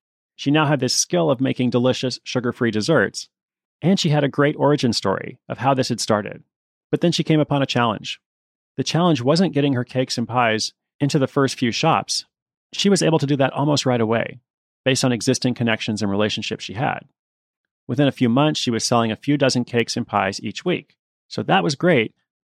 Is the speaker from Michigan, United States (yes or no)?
no; Portland, Oregon, United States; I chose two cities, my hometown of Portland, Oregon, and Toronto, Canada.